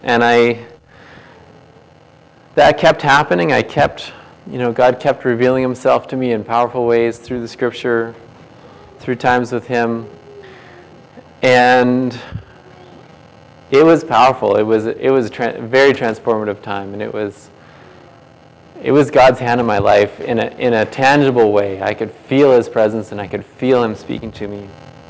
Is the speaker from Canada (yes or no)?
yes; Ontario, Canada; now in Golden, Canada; I grew up in Ontario, not too far out of Ottawa.